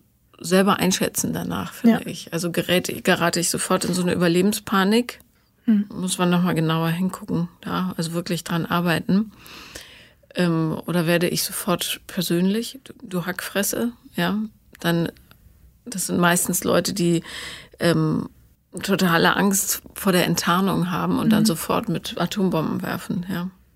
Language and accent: German; Bonn, North Rhine-Westphalia, Germany; weil ich bin ja in Bonn aufgewachsen